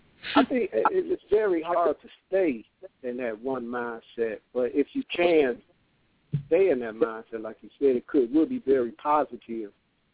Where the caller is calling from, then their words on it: Texas, United States; I'm calling in from Texas.